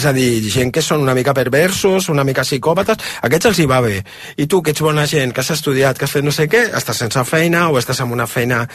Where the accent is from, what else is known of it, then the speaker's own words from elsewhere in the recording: Barcelona, Catalonia, Spain; Jo sóc de Nou Barris, per tant, ho dic una mica com ho diríem a Nou Barris.